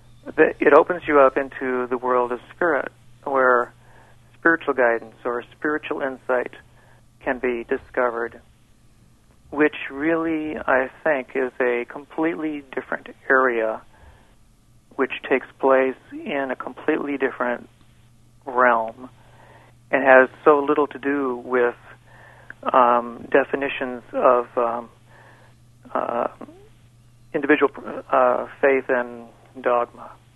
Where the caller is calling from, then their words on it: Urbana, Illinois, United States; I'm calling from Urbana.